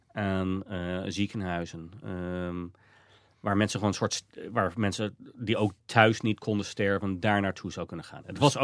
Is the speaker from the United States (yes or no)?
yes; United States; Dutch is a second language; Ja, ik was ook als Amerikaan gefascineerd door waarom.